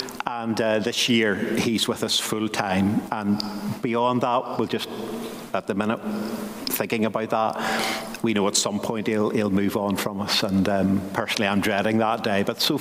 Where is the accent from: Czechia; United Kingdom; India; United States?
United Kingdom; Bangor, Northern Ireland; Yes, I'm from Bangor. So I'm now back home in Bangor, pastoring there.